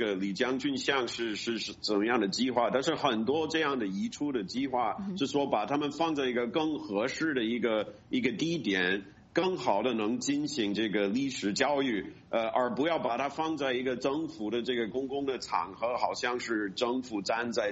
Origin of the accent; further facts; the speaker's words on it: northern China, China; 因为一直在前面，我一直在北方生活，我是北方人